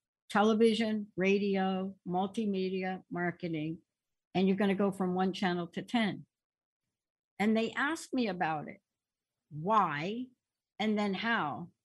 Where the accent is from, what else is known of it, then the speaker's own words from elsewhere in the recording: East Coast, United States; My relationship with water, growing up on the East Coast, I love water. I cannot swim to save my life, but if you put me in water, I'm not going to get out. I had to move here to the West Coast, water everywhere.